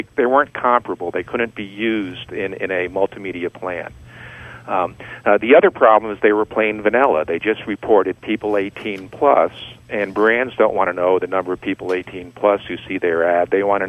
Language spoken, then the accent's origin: English; New York City, New York, United States; I'm from New York, New York.